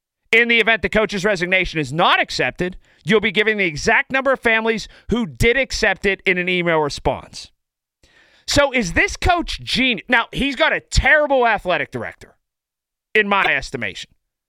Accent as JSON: {"language": "English", "town": "Sharpsburg", "region": "Pennsylvania", "country": "United States", "tie": "born or raised there", "said": "My alma mater, the Fox Chapel Foxes, and I grew up in South Central Fox Chapel, which is Sharpsburg, okay?"}